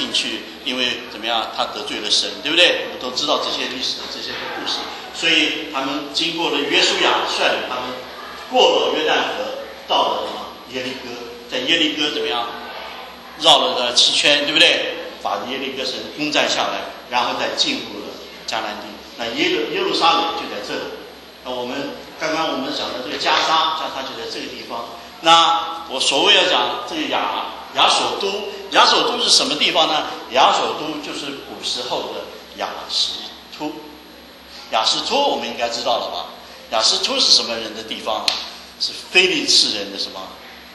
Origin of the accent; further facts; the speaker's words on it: Shanghai, China; 我是上海人。